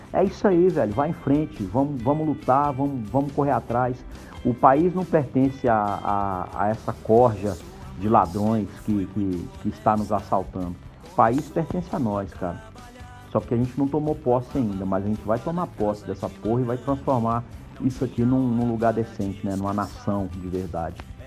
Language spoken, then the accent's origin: Portuguese; Luziânia, Goiás, Brazil; born there; devo fazer alguma coisa em Lusiânia, que é a minha cidade natal.